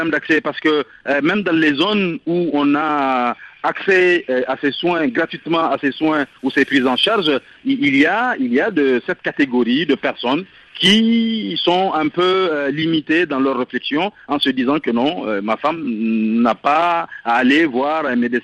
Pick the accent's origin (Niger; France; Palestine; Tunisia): Niger; now in Mali; je viens du Niger, j'y ai travaillé pendant tout le temps, après j'ai travaillé 4 ans au Burkina et depuis 2 ans au Mali.